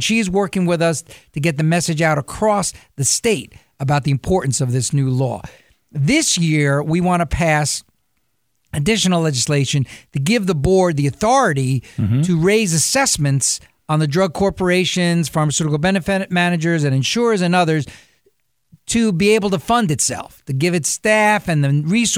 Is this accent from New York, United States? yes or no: no; New Jersey, United States; also born or lived in Italy; now in Baltimore, United States; I was born in Italy, grew up in New Jersey, and came to Baltimore for undergrad at Johns Hopkins in the 70s.